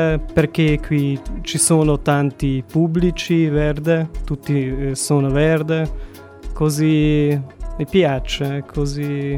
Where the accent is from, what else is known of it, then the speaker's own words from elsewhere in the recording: Szeged, Csongrád-Csanád, Hungary; Italian is a second language; moved away as an adult; now in Cagliari, Italy; Sono ungherese, sono arrivato da Szeged.